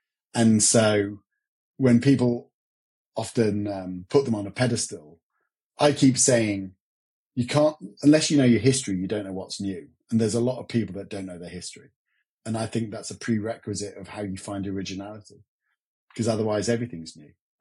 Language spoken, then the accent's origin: English; Nottingham, East Midlands, United Kingdom; also born or lived in Australia; And I grew up in Nottingham. I thought Nottingham was the greatest place on the planet.